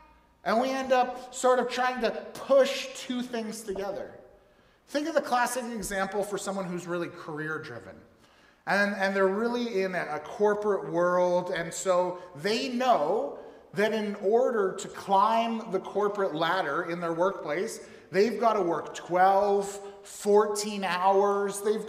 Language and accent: English; Canada; Others, if you're like me, you're pretty much as Canadian as can be because your family was here way before the founding of Canada